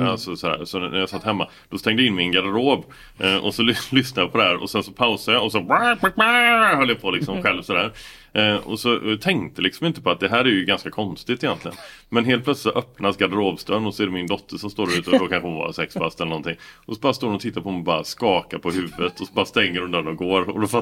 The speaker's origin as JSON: {"language": "Swedish", "region": "Värmland", "country": "Sweden", "said": "Jag är ändå från Värmland."}